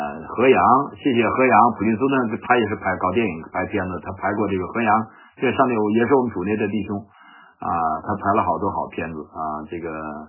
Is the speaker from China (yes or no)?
yes; China; 滴水之恩当涌泉相报，这是我们中国人该有的一个美德。